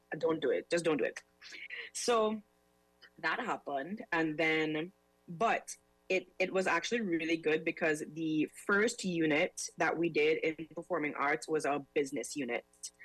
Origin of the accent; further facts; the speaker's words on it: Trinidad & Tobago; also born or lived in Belize; I was born in Belize. Both of my parents are Trini. So I moved to Trinidad when I was about 7